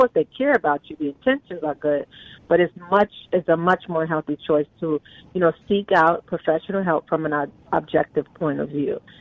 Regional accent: Brooklyn, New York, United States; But honestly, like I'm from Brooklyn, New York, the projects of Brooklyn, New York.

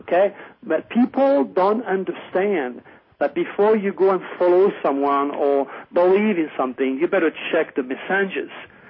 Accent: France; I am referring to a lunatic from my hometown, from France, from my home country.

